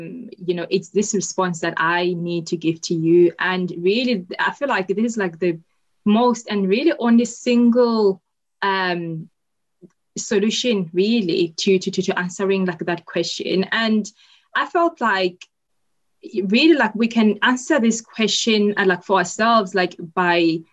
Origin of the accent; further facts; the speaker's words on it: South Africa; born there; I was born in South Africa, like in a rural village where everyone was black, really. I was born like a couple of years before the abolition of apartheid in South Africa.